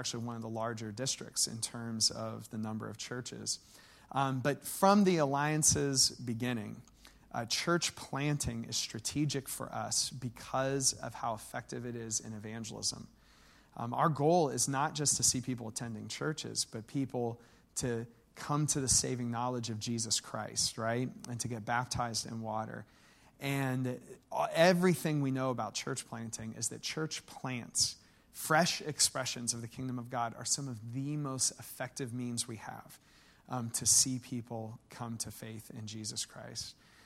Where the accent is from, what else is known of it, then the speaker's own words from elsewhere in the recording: Pennsylvania, United States; You know, I grew up in Western Pennsylvania. I feel pretty familiar with the Pittsburgh area